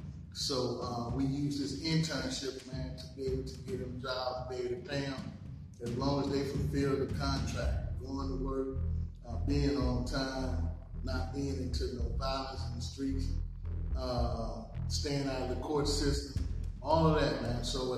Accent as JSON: {"language": "English", "region": "the South", "country": "United States", "tie": "born or raised there", "lives_now": "Minnesota, United States", "said": "man. I'm from the South, the dirty South. Grew up in the South, and then moved to Minnesota."}